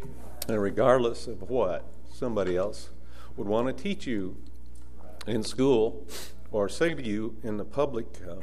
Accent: St. Joseph, Missouri, United States; born there; I was born in St. Joseph, Missouri, a few years ago.

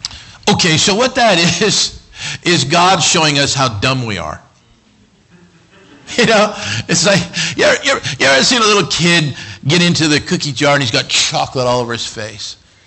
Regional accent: Cody, Wyoming, United States; I grew up in Cody, Wyoming, and we drive down the road, and if we see somebody, which could be a rare event

